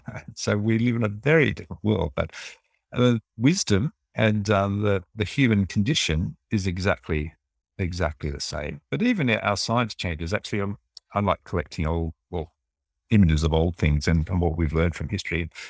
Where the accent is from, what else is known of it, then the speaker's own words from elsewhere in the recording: New South Wales, Australia; also born or lived in England; I'd grown up in a small country town in New South Wales. I'd been to England a few times because I was born in England, but I'd never really experienced a different culture.